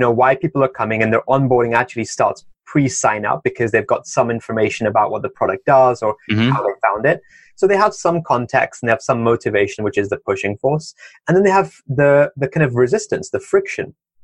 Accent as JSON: {"language": "English", "region": "London", "country": "United Kingdom", "tie": "born or raised there", "said": "I grew up in a variety of places, but mostly I grew up in the UK, in London."}